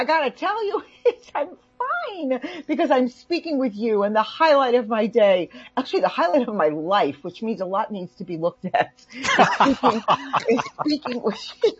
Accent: New York, United States; You know, I'm from New York. At a certain point, it's not cute.

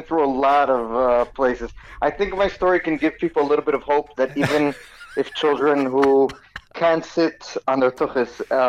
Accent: Brooklyn, New York, United States; now in Israel; So I grew up in Brooklyn, New York, in the States. My mom was originally born in Israel, but moved to America and became a Baal Tshuva. So we grew up in a Hasidic community in Brooklyn

